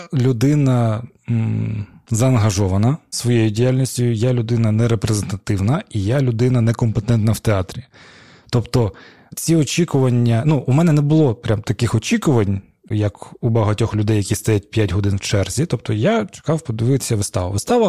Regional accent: Crimea, Ukraine; Я такий, кримський татарин, такий.

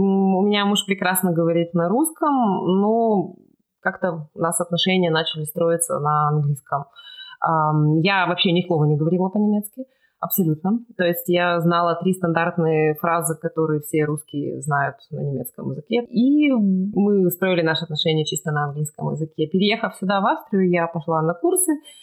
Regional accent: Yekaterinburg, Sverdlovsk Oblast, Russia; moved away as an adult; now in Austria; Я родилась и выросла в Екатеринбурге. Это большой уральский город.

